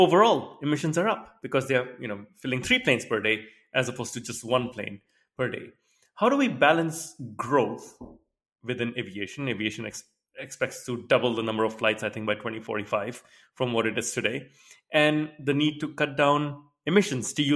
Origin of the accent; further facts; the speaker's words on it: Singapore; also born or lived in India; now in London, United Kingdom; I'm a living example of travel. Having been born in India, I grew up in Singapore, and I've lived in, you know, five or six countries since then, including just a few weeks in my latest home here in London, UK.